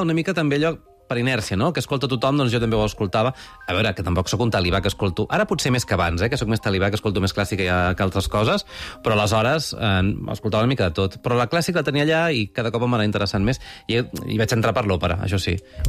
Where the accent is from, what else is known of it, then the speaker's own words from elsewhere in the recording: Olesa de Montserrat, Catalonia, Spain; Jo soc d'Olesa de Montserrat i vaig començar allà, també per casualitat.